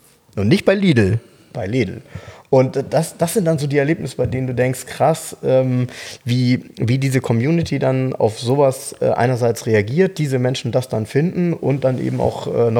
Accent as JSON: {"language": "German", "town": "Soltau", "region": "Lower Saxony", "country": "Germany", "tie": "born or raised there", "said": "Ich habe damals in Soltau, jetzt kommt wieder meine Heimat, nämlich genauso in Erinnerung."}